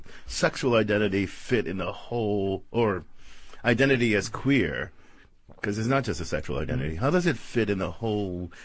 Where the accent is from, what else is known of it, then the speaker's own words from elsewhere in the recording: United States; I conceive of myself as a male. I conceive of myself as an American.